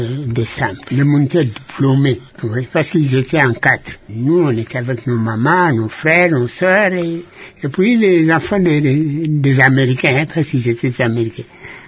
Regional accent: Ifumoy, Équateur, DR Congo; À Ifumoy, au territoire de Mokoto.

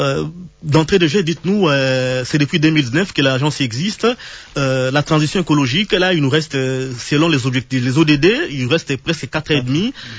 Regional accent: Lisala, Mongala, DR Congo; J'ai été entassé comme si j'étais dans un grand marché des billets chez moi à Lissala.

